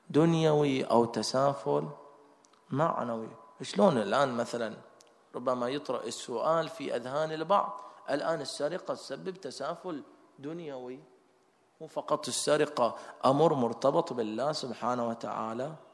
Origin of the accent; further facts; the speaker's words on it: Bahrain; ما نقول فقط إحنا كمجتمع بحريني